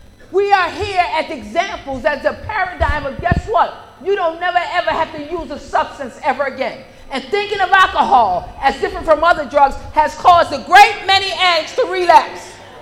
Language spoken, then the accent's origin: English; Buffalo, New York, United States; I'm a literature baby. I'm from Buffalo, New York.